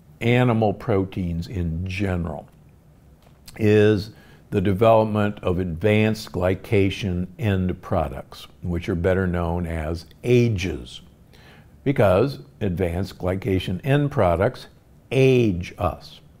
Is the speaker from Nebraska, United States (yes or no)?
yes; Omaha, Nebraska, United States; I grew up in Omaha, Nebraska.